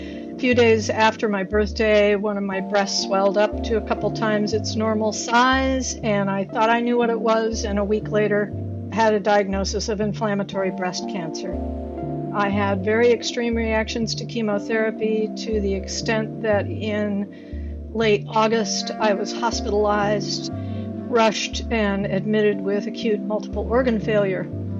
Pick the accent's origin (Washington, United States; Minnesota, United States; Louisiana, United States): Washington, United States; Bremerton; I'm from Bremerton, Washington. I'm 67 years old